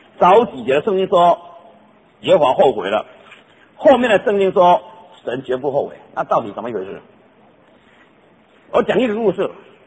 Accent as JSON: {"language": "Chinese", "country": "China", "said": "我常常在学校里面跟人家讲说 ，I'm Chinese， 我是中国人。OK，Chinese，中国人。"}